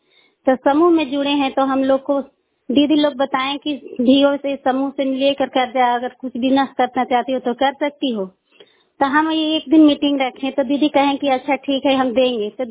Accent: Katrubigha, India; मैं कतरुबिगहा के रहने वाली हूँ।

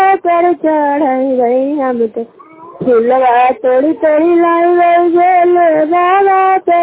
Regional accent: Bahriganj, Bihar, India; मैं मकरौता पंचायत से बोल रही हूँ, बहरीगंज की रहने वाली हूँ। कराई ब्लॉक से बोल रही हूँ, नालंदा जिला से बोल रही हूँ।

